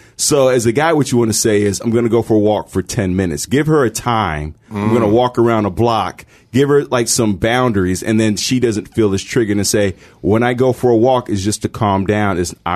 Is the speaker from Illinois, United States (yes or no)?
yes; Chicago, Illinois, United States; I grew up in a city with the second best pizza in the world, Chicago.